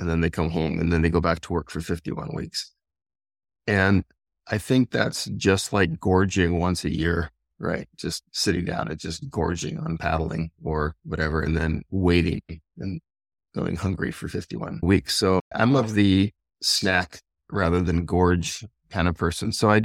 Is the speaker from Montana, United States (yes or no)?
no; Calabasas, California, United States; Well, I was born through no fault of my own in California and grew up in essentially near Calabasas. This is Kardashian land now.